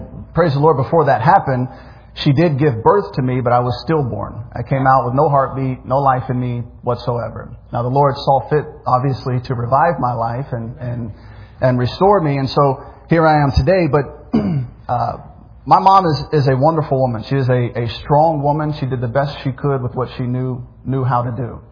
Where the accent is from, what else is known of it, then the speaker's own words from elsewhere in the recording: Memphis, Tennessee, United States; We grew up in Memphis. Memphis is consistently one of the most violent cities in America.